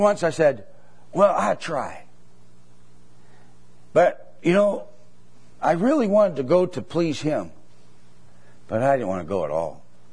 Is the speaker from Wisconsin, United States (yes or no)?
yes; Delafield, Wisconsin, United States; I remember my mom, when we were growing up in Delafield, there was five or six ladies in the neighborhood. We're just a little neighborhood, you know, five or six houses.